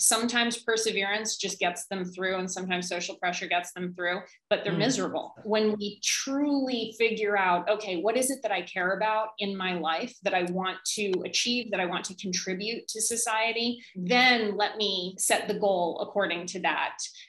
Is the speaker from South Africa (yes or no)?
no; Hong Kong; moved away as an adult; I grew up in Hong Kong. I left to go to undergrad and, you know, started my career and everything.